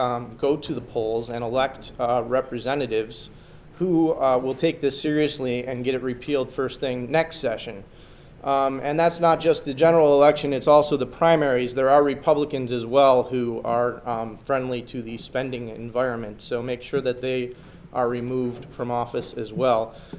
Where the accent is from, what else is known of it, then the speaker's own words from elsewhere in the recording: Derry, New Hampshire, United States; Yeah, I'm from Derry